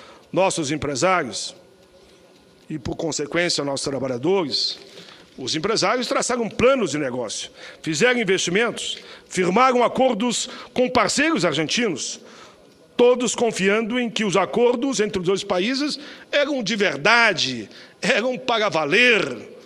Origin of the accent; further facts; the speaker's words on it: Caxias do Sul, Rio Grande do Sul, Brazil; lá da minha cidade natal, Caxias do Sul